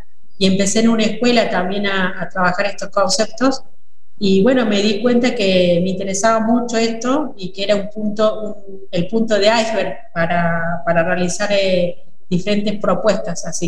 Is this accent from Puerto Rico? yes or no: no; Jujuy, Argentina; Soy jujeña, así que el tema de la madre naturaleza es una cuestión cultural.